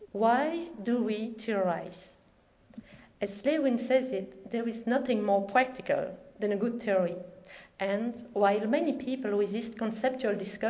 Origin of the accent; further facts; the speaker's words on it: Belgium; accent: Belgian; now in Quebec City, California, United States; Now that you are familiar with my terrific Belgian accent